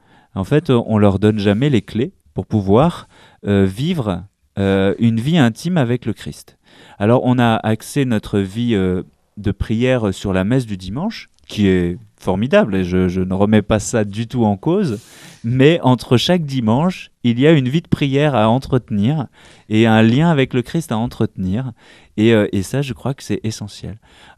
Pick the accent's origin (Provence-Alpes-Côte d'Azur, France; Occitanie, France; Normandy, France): Occitanie, France; now in Paris, France; moi, je viens de la province, hein, je viens de l'Ariège, mais maintenant que je suis à Paris